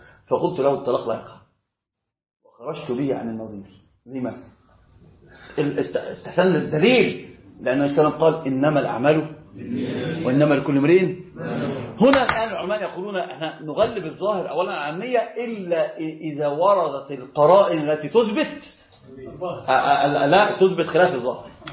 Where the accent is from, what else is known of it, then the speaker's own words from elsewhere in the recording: Egypt; وطبعا زنانة عندنا في مصر بنشدد شوية إيش النون